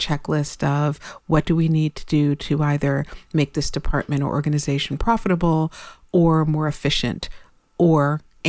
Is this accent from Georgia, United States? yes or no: no; Brooklyn, New York, United States; I was raised in Brooklyn by a Haitian father and a Puerto Rican mother. And being first generation, you know